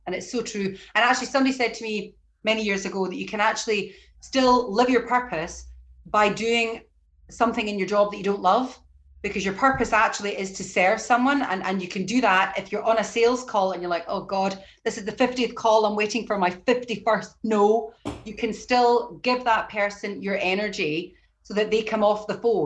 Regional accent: Scotland, United Kingdom; And obviously I'm Scottish. There's a very strong connection for me with Scotland

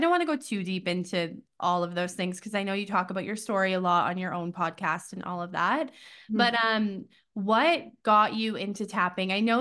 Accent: Canada; every person I have ever met from New Zealand, I'm like, I'm from Canada.

